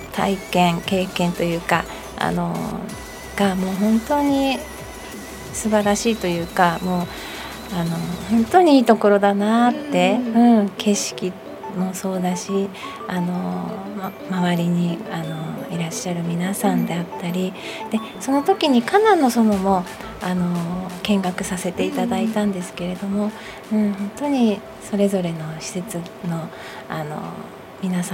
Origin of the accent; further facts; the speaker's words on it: Niigata, Japan; 地元が新潟なんですけれども、うん、新潟にあるキリスト教系の私立の高校に通ってたんですけれども